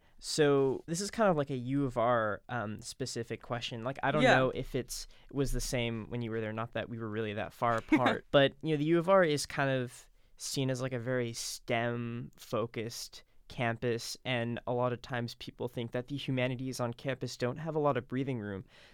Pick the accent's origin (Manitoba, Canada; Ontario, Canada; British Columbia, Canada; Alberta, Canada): Ontario, Canada; Toronto; Okay. I'm Canadian. I'm from Toronto